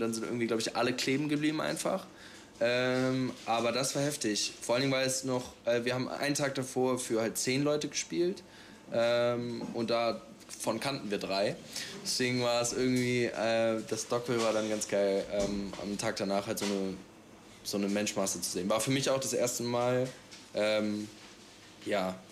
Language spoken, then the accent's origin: German; Berlin, Germany; So als Berliner kann man irgendwie sagen, es ist das sauberere Berlin